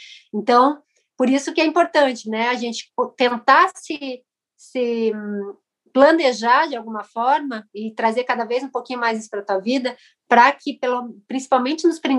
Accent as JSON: {"language": "Portuguese", "region": "Paraná", "country": "Brazil", "said": "Eu sou aqui do Paraná"}